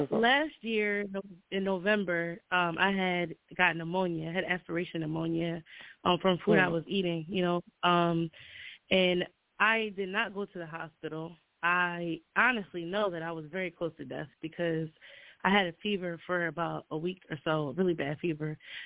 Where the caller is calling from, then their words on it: New Jersey, United States; I'm calling from Jersey.